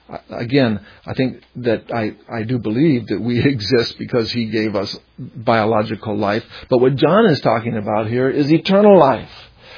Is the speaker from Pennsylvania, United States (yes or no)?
no; Hawaii, United States; moved away as an adult; also born or lived in Boulder; I was born in Hawaii in 1956, and my mom and dad were Nat and Gail. I went to this elementary school and that other school. Then I traveled to the mainland to go to college in Boulder